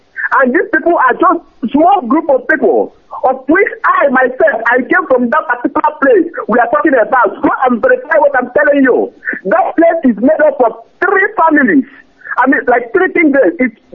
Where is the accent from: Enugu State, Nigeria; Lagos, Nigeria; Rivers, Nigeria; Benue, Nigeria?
Enugu State, Nigeria; Oji River; I'm from Enugu, in Oji River. I mean, I'm from Oji River in Enugu, but precise.